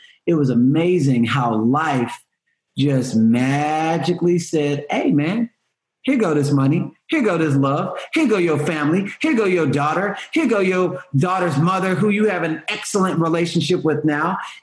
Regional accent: Houston, Texas, United States; I'm from Houston. So I was there when the tornadoes and the hurricanes hit back to back to back to back.

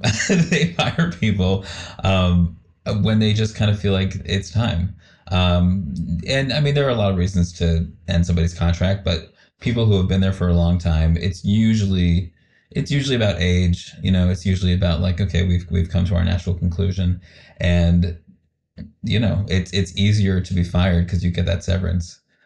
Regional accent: Potomac, Maryland, United States; he was also a part of the community theater in Potomac, where I grew up in Maryland.

